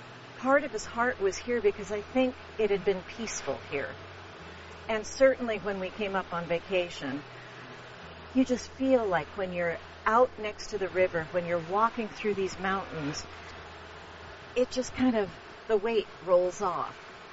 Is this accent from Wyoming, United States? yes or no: no; Lodi, California, United States; born there; I was born in Lodi.